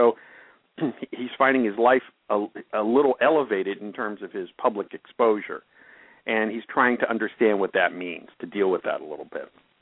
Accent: Pittsburgh, Pennsylvania, United States; I grew up in the Pittsburgh where, you know, my dad and I would go to the Pirates games at Forbes Field

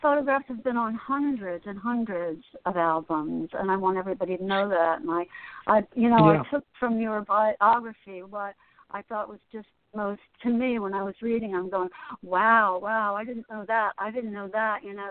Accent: Asbury Park, New Jersey, United States; I mean, you know, I grew up in Asbury, and I've been going to concerts since I was, like, you know, 14 years old.

